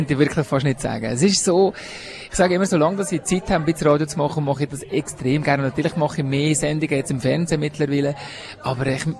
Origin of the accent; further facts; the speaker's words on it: Bern, Switzerland; now in Zurich, Switzerland; ich fühle mich total als Walliser. Meine Familie, meine Wurzeln, das ist alles Wallis. Bin aber zu Bären aufgewachsen